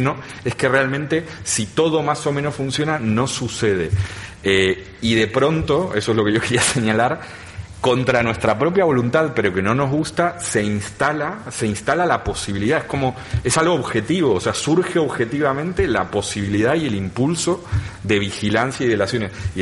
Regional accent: Argentina; now in Spain; Yo soy de Argentina

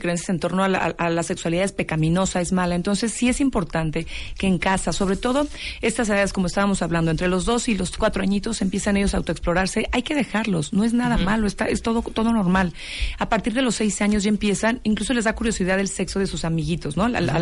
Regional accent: Mexico; como mexicanas, las mujeres, vivimos una doble sexualidad

